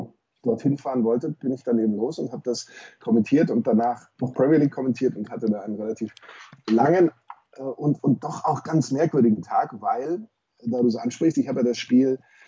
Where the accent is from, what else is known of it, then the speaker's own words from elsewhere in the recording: Southern Germany, Germany; Auch wenn ich als Süddeutscher natürlich immer sagen würde, der Kaugummi.